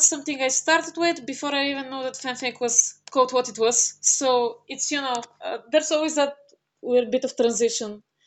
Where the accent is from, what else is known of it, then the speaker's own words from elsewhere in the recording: Sofia, Sofia City, Bulgaria; So I'm from Sofia, Bulgaria. I'm 22 years old. I've spent my entire life here, pretty much. It's my home. Well, not town, city, actually, as it happens to be the capital.